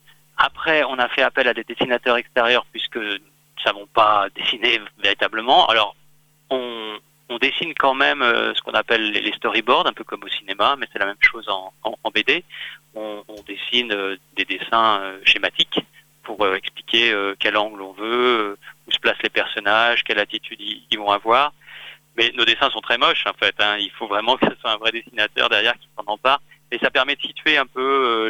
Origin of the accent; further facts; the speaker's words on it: Lyon, Auvergne-Rhône-Alpes, France; Moi, je suis lyonnais.